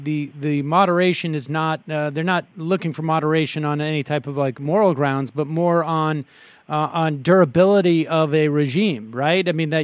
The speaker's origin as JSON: {"language": "English", "region": "Massachusetts", "country": "United States", "tie": "born or raised there", "said": "as I was growing up in Massachusetts"}